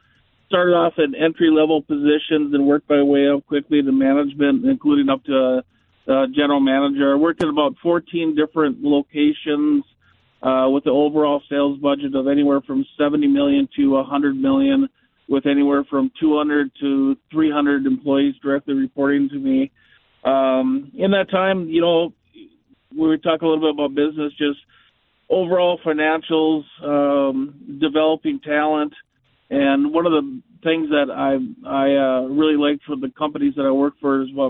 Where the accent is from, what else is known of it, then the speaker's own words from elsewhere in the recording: Fargo, North Dakota, United States; So personally, my family has long ties to the community. Both my parents grew up in Fargo. My dad was a successful small business owner in Fargo for about 40 years. I was born and raised in Fargo.